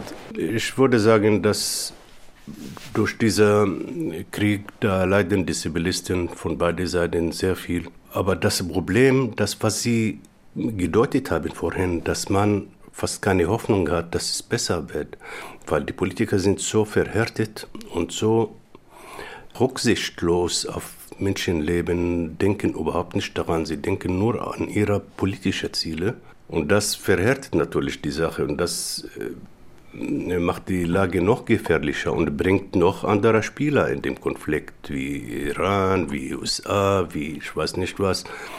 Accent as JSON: {"language": "German", "country": "Israel", "tie": "born or raised there", "second_language": "German", "said": "Und gleichzeitig bin ich aufgewachsen in Schulen und Arbeit, Universitäten. als Israeli mit israelischen Identität"}